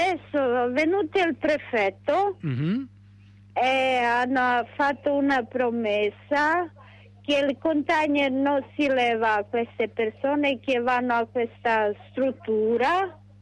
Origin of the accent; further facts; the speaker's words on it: Bergamo, Lombardy, Italy; born there; now in Rome, Italy; Sì, sono nata a Bergamo.